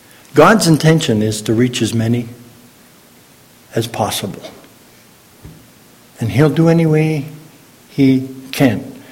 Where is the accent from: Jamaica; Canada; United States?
Canada; Ontario; I grew up on the outside of Toronto, just south of the Malton Airport. It was all farms.